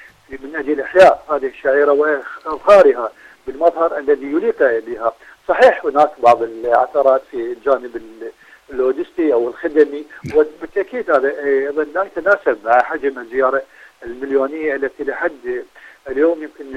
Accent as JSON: {"language": "Arabic", "country": "Iraq", "said": "عندنا في العراق"}